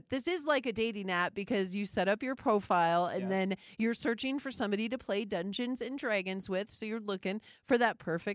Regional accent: North Dakota, United States; Oh, but I'm from North Dakota, so we all talk like that.

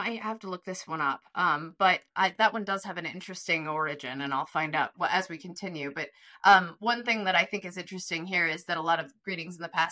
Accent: the South, United States; I'm from the American South.

